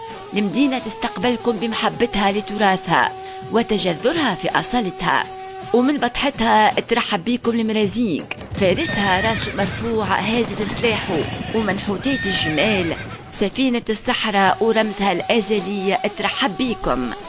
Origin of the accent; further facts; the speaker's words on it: Tunisia; بلادنا تونس العزيزة فسيفساء رايعة، جغرافية الغالية تحفة ربانية